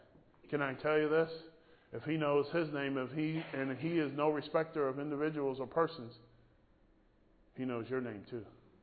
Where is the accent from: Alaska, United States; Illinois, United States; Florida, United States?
Florida, United States; Hey, I'm from Florida. We fry every single day.